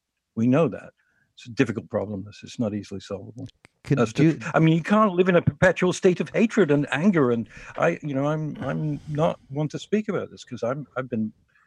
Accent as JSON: {"language": "English", "region": "New York", "country": "United States", "said": "I'm a New Yorker. I know about Donald Trump."}